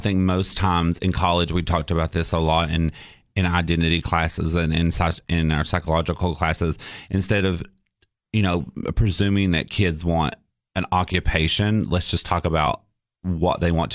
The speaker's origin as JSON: {"language": "English", "region": "Kentucky", "country": "United States", "tie": "born or raised there", "said": "So I grew up in Eastern Kentucky"}